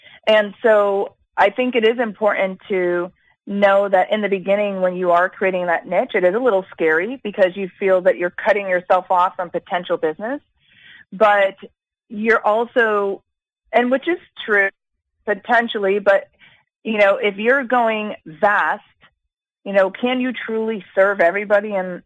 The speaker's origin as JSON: {"language": "English", "country": "Jamaica", "said": "because I'm from Jamaica, as you know."}